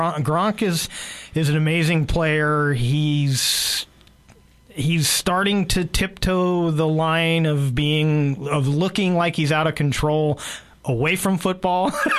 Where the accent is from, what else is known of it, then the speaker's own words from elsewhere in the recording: California, United States; I grew up in the Bay Area, but the Niners was, especially if you're a Raider fan, you just had to hate the Niners.